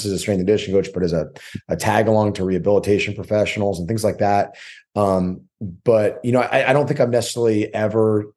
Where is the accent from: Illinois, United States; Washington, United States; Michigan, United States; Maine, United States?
Maine, United States; So literally 20 minutes from my hometown.